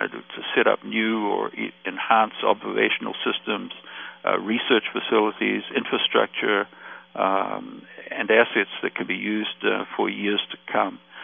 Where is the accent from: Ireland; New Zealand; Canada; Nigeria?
New Zealand; I grew up in New Zealand.